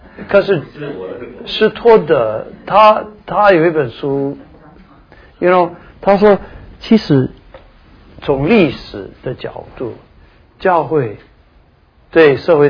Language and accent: Chinese; China; 我们中国人一直所一直蛮希望能够产生的一些美德